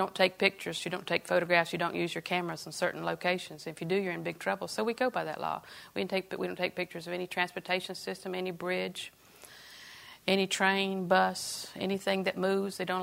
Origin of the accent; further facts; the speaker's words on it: Auburndale, Florida, United States; When we got married, I'm from Auburndale, Wayne's from Lakeland.